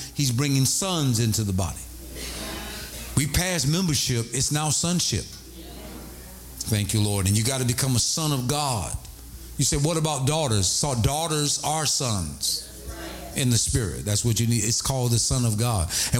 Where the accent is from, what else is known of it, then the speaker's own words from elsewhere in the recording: Florida, United States; So I'm from Florida. I knew nothing about hypothermia.